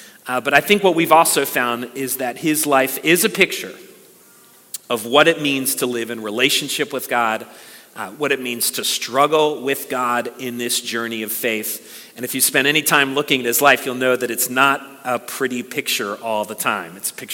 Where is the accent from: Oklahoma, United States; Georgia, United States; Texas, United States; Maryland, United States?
Maryland, United States; Baltimore; whenever I travel and I tell folks that I'm from Baltimore, maybe you've run into this as well